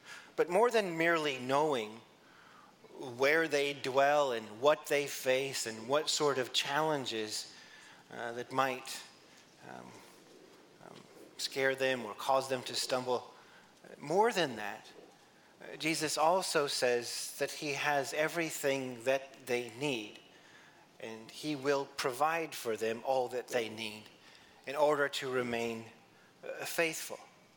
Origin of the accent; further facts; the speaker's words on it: Great Falls, Montana, United States; Growing up in Great Falls, I didn't face the same sorts of challenges or the same sorts of even temptations that one who grew up in Butte might face.